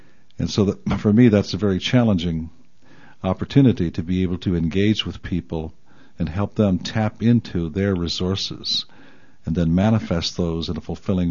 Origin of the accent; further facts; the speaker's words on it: New Brunswick, Canada; Well, I grew up in a very small town in southwestern New Brunswick. I like to say 1,000 people, including livestock.